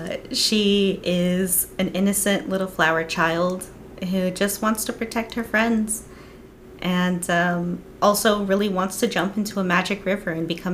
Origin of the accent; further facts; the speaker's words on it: Houston, Texas, United States; also born or lived in Florida; now in Japan; I have been all over the place in the United States. I'm originally from Texas, Houston based. And I lived in Florida.